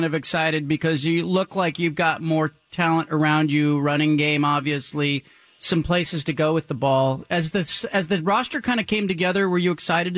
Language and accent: English; Oregon, United States; I told them I was from Oregon